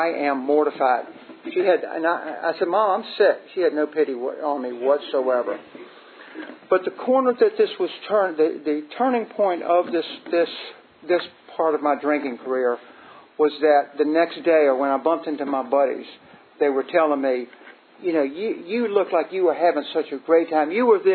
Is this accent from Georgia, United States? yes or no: no; Hopewell, Virginia, United States; And I grew up down south of Richmond. I grew up down in Hopewell, kind of a regular old mill town, blue collar family.